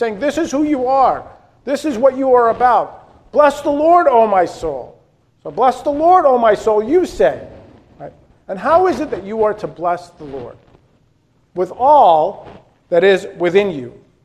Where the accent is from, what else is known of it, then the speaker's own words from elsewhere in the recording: Ramsey, New Jersey, United States; A number of years ago, I came across this recruiting poster in my hometown of Ramsey, New Jersey.